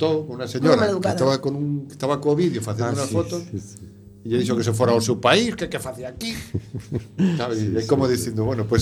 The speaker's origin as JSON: {"language": "Galician", "town": "Madrid", "region": "Community of Madrid", "country": "Spain", "second_language": "Galician", "said": "eu son de Madrid, ¿no? E vine aquí a Galicia a vivir."}